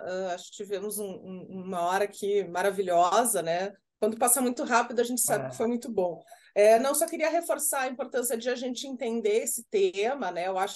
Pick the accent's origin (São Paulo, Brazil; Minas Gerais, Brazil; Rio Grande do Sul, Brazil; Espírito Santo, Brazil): Rio Grande do Sul, Brazil; Garibaldi; eu sou natural, né, de uma região da Serra, né, gaúcha ali, de Garibaldi, e onde a questão do cooperativismo é muito forte historicamente